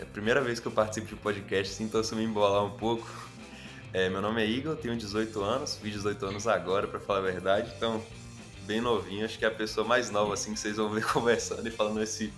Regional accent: Bahia, Brazil; Eu sou da Bahia, só que eu estava trabalhando para o Tocantins.

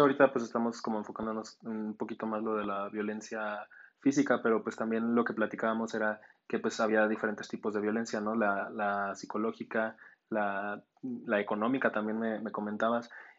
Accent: Mexico; como somos de México, tenemos como esta mentalidad machista

